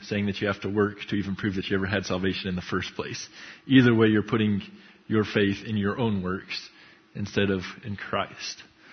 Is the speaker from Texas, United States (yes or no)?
yes; Texas, United States; This is my wife … I am from Texas originally.